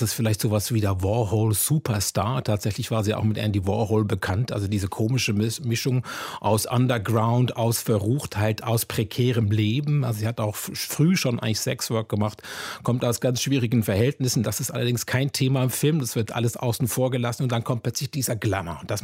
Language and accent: German; Zurich, Switzerland; Die Klischees sind nicht alle falsch, die man sich über die Schweiz macht und über Zürich. Auch quasi meine Heimatstadt, wenn man so möchte.